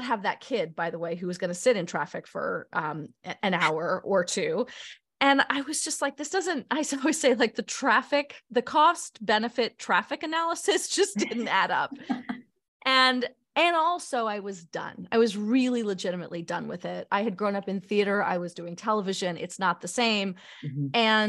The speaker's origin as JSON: {"language": "English", "region": "New York", "country": "United States", "tie": "born or raised there", "lives_now": "Los Angeles, United States", "said": "I grew up in New York. I worked a lot in theater."}